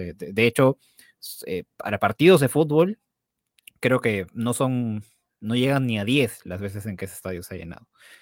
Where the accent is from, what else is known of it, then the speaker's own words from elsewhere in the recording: Peru; esto sigue siendo el fútbol peruano, que el público peruano en general no es tan futbolero, no somos pues Argentina.